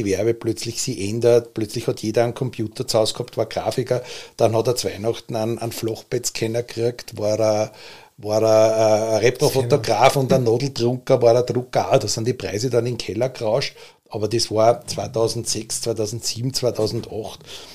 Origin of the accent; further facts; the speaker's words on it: Vienna, Austria; geboren bin ich in Wien. Ich habe die Kindheit auch in Wien, am Stadtrand von Wien, genau.